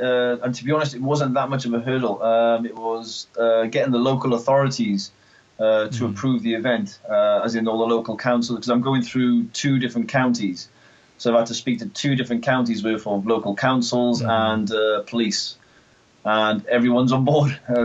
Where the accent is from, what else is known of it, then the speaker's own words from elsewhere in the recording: Aberystwyth, Wales, United Kingdom; And also local businesses in Aberystwyth, which is my hometown, along with Damon's.